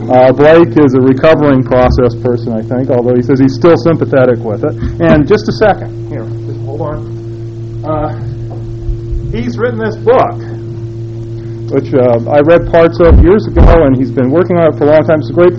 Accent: Cullowhee, North Carolina, United States; I'm from Cowley, North Carolina.

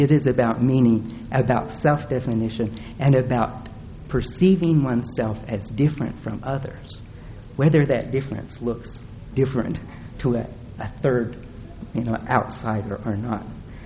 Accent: Utah, United States; descriptions of things that rang perfectly true to my experience growing up in Utah as a Mormon.

